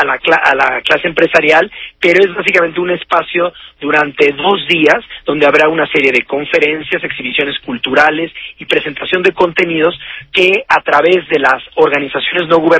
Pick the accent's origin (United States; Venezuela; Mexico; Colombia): Mexico; en eso los mexicanos somos, por supuesto que somos americanos